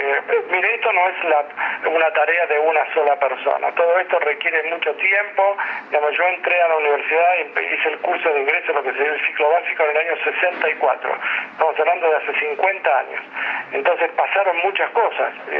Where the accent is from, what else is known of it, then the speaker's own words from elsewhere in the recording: Argentina; ese es mi compromiso con la educación en la Argentina, en mi país, ¿no?